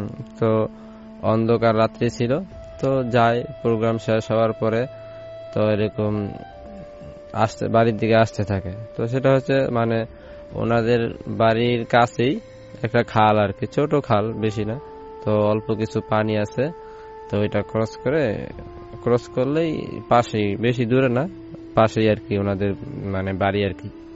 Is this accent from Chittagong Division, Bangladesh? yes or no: yes; Brahmanbaria, Chittagong Division, Bangladesh; now in Dhaka, Bangladesh; আমি ঢাকা খিলগা থেকে আসছি … আমি খিলগাতেই থাকি অনেকদিন যাবৎ, আমার হোম ডিস্ট্রিক্ট হচ্ছে বিবারিয়া।